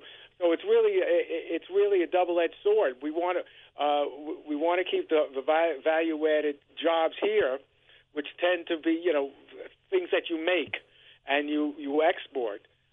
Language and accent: English; New York City, New York, United States; there was a comic strip when I was growing up in the New York Post called Pogo